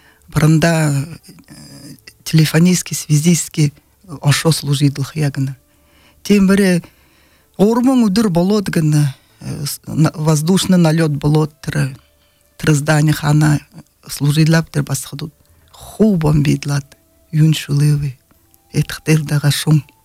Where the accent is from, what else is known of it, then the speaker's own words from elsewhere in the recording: Irkutsk Oblast, Russia; я родом из Иркутской области